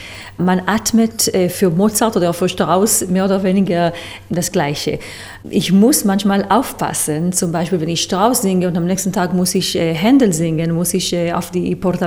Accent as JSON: {"language": "German", "country": "Israel", "second_language": "German", "said": "Ich komme aus Israel, das ist meine Heimat. Ich verbringe aber viel Zeit in Wien und in den letzten Jahren auch in London."}